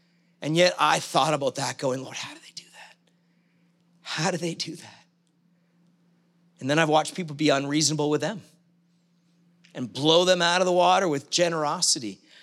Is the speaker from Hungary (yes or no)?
no; Canada; I'm Canadian